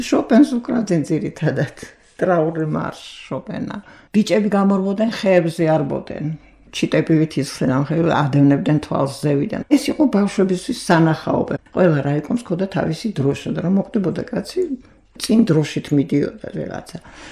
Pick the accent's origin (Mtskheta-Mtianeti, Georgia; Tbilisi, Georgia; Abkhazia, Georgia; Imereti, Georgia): Tbilisi, Georgia; თბილისში დავიბადე მე, თბილისში გავიზარდე და ვცდილობ თბილისს არ გავცდე.